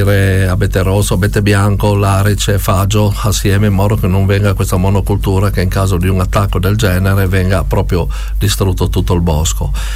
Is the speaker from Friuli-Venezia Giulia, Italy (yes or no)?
yes; Arta Terme, Friuli-Venezia Giulia, Italy; io sono di Arta Terme, noi abbiamo boschi